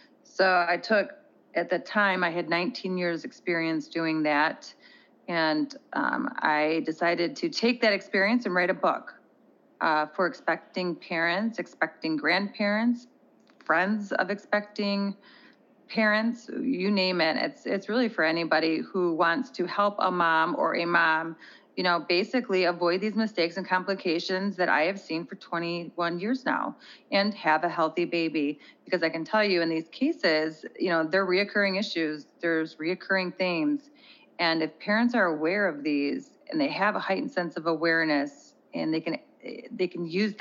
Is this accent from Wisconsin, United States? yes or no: no; Michigan, United States; So I am from Michigan.